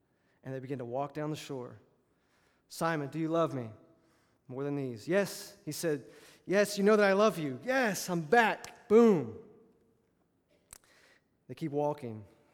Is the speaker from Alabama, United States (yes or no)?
yes; Alabama, United States; Now, I grew up on the Gulf Coast. I grew up on the Mobile Bay.